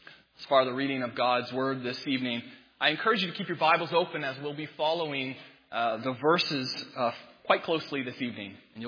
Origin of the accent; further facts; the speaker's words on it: Canada; Because as a Canadian, when Charles III was proclaimed king, he became, if only symbolically, my king.